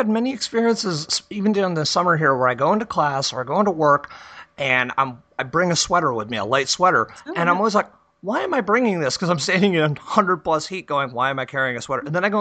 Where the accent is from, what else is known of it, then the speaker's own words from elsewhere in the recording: New York, United States; When I grew up in New York, I grew up in a town where we had an art theater that would bring in foreign films and lower release.